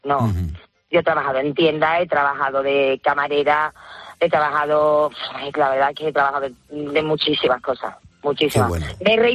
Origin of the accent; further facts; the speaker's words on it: Seville, Andalusia, Spain; Además, yo me crié en Triana. Y Triana, si tú conoces Sevilla, el barrio es fantástico.